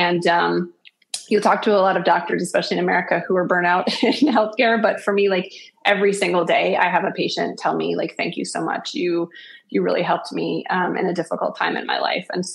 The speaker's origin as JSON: {"language": "English", "region": "Florida", "country": "United States", "said": "My home state where I'm from in Florida, there's a Proposition 4"}